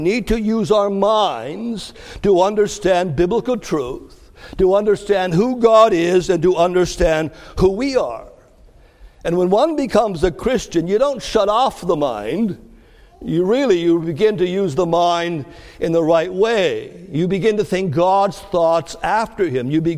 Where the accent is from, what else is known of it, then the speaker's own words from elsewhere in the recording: Canada; It happened a couple of times growing up in Canada.